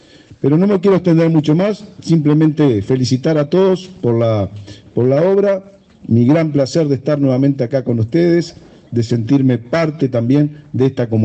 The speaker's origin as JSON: {"language": "Spanish", "region": "Montevideo", "country": "Uruguay", "also_born_or_lived": "Trinidad", "said": "si bien soy montevideano, viví 10 años en esta ciudad"}